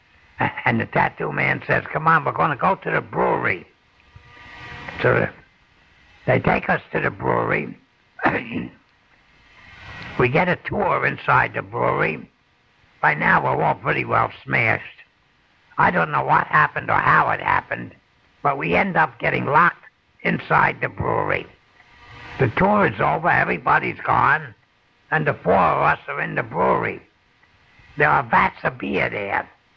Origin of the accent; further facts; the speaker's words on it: New York City, New York, United States; I'm a tattooer from New York City.